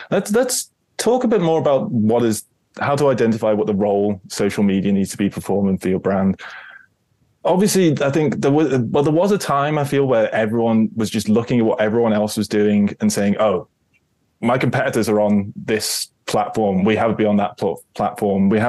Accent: United Kingdom; I'm British.

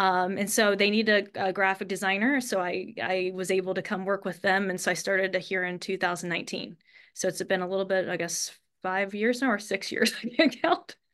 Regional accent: Kentucky, United States; I'm from Northern Kentucky near Cincinnati, Ohio, another area that confuses people because I sometimes say Cincinnati, but I'm really from Northern Kentucky. It's all right on the border of the Ohio River. So I grew up there

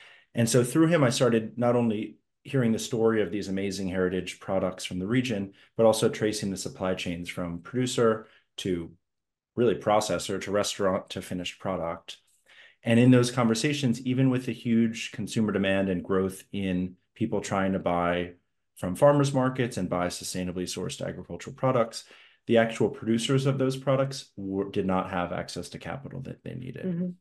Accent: Washington, District of Columbia, United States; I grew up in Washington, D.C. My mom's from Eastern Shore, Maryland. My dad, Sammy, was from Baltimore.

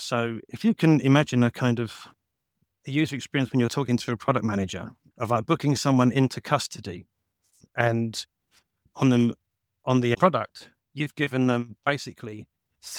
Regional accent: Bury St Edmunds, East of England, United Kingdom; And that office is now sitting in my hometown of Bury St Edmunds with weeds growing in it.

